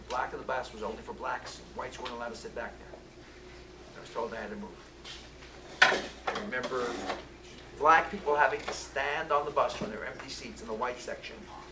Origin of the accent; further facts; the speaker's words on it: Miami, Florida, United States; I grew up in Miami. I remember what it was like.